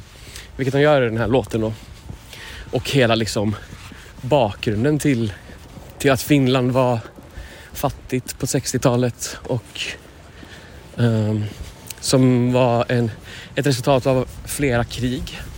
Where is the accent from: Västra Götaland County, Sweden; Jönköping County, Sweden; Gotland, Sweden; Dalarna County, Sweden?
Västra Götaland County, Sweden; Gothenburg; also born or lived in Stockholm, Sweden; Biskopsgården var det väldigt tydligt så där jag växte upp. Och även andra områden jag bott i, så här Rinkeby eller förort och så.